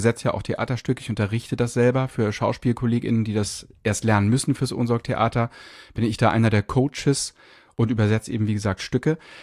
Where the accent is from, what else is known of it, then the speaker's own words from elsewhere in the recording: Hamburg, Germany; Ich bin in Rissen aufgewachsen, Rissen? Also der westlichste Zipfel von Hamburg zwischen Wedel und Blankenese.